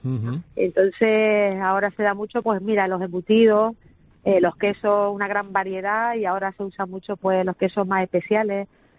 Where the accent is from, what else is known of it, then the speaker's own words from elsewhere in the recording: Valsequillo, Canary Islands, Spain; En Valsequillo, es que yo soy de Valsequillo.